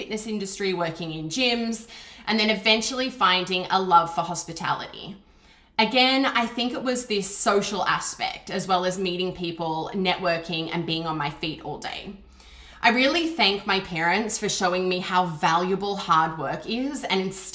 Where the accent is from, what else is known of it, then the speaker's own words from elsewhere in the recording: Canberra, Australian Capital Territory, Australia; born there; So I was born in Canberra, Australia, which for those who don't know is actually the capital of Australia, in August 1991.